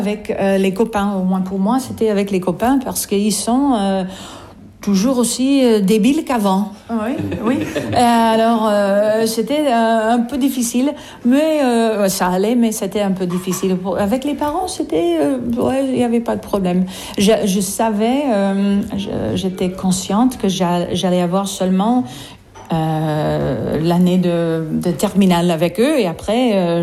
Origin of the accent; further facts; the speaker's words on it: United States; French is a second language; Chez moi aux États-Unis, j'ai trois frères beaucoup plus âgés que moi